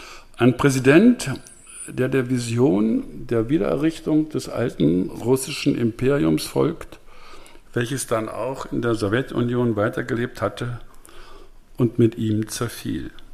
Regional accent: Germany; born or raised there

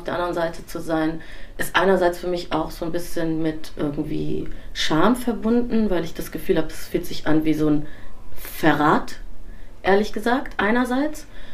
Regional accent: Cologne, North Rhine-Westphalia, Germany; Also ich bin in dieser Stadt aufgewachsen in Köln

